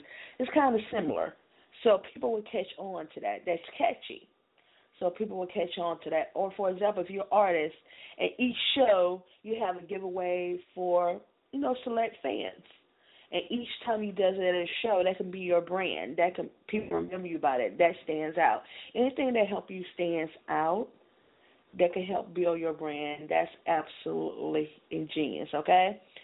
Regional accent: Mobile, Alabama, United States; say I'm here in my hometown, Mobile

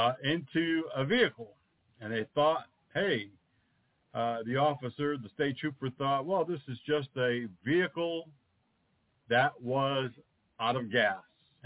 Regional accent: New England, United States; I traveled frequently and know quite well because I'm from the New England area.

